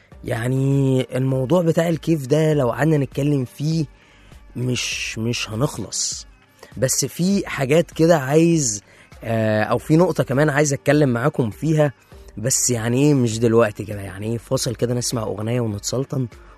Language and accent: Arabic; Egypt; اللي هو احنا كلنا كمصريين بنموت فيها كوباية الشاي بلبن